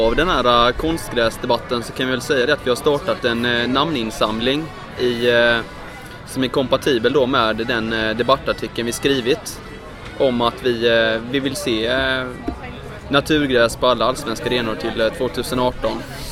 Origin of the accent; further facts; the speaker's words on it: Halmstad, Halland County, Sweden; Jag kommer ju från Halmstad då